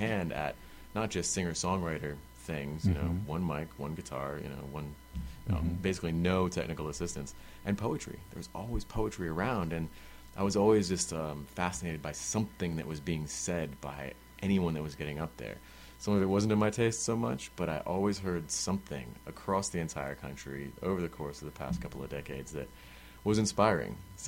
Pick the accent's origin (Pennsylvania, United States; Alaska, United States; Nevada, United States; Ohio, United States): Pennsylvania, United States; Philadelphia; I grew up in Philly as a kid, and I think that definitely influenced my sensibilities as far as appreciating more urban art forms.